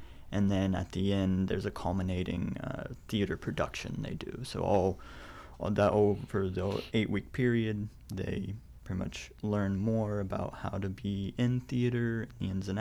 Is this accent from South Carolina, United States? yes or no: no; Nelsonville, Ohio, United States; I was actually raised right down the road. I grew up in Nelsonville.